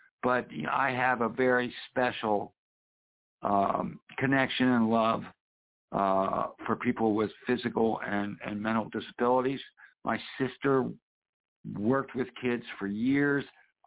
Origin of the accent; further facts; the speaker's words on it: Pittsburgh, Pennsylvania, United States; Used to go to Forbes Field and Three Rivers all the time when I was growing up in Pittsburgh.